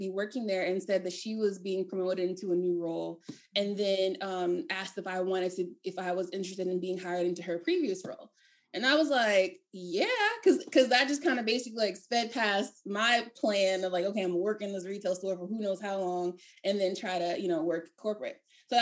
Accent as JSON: {"language": "English", "region": "Maryland", "country": "United States", "said": "And I'm from Maryland, by the way."}